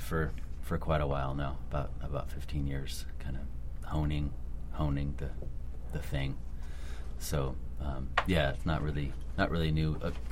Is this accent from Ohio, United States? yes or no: no; Sutter Creek, California, United States; Well, I grew up in Sutter Creek.